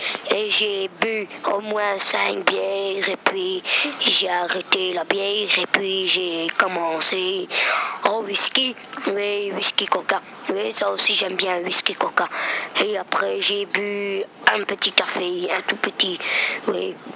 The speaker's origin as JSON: {"language": "French", "country": "Belgium", "said": "Comment les Belges, moi aussi je suis Belge"}